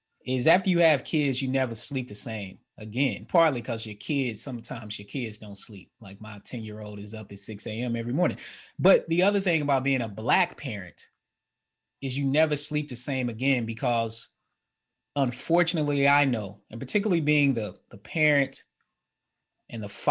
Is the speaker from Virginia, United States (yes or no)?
no; Atlanta, Georgia, United States; I have a similar story growing up in Atlanta.